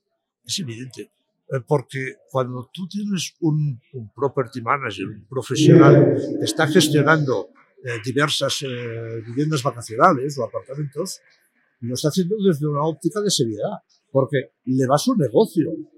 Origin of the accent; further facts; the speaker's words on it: Palma, Balearic Islands, Spain; Tenemos ejemplos en mi tierra, pues en Palma de Mallorca